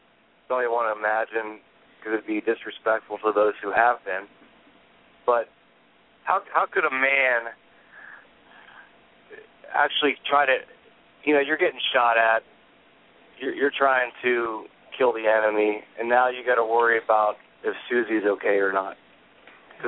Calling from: Youngstown, Ohio, United States; I'm in Youngstown.

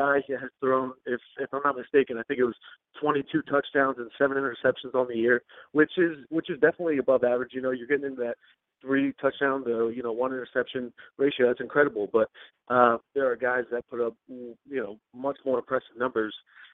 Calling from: Easton, Pennsylvania, United States; from Easton.

